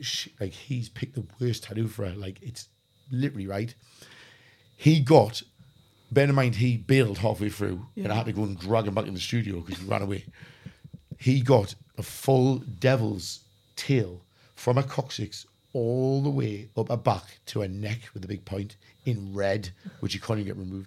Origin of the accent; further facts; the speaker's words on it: Sunderland, North East England, United Kingdom; We're from Sunderland.